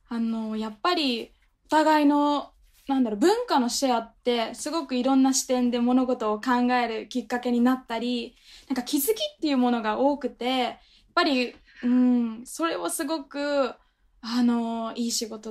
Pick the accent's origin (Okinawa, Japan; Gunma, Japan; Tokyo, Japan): Okinawa, Japan; 沖縄県、まあ、日本の沖縄で生まれ育ちました。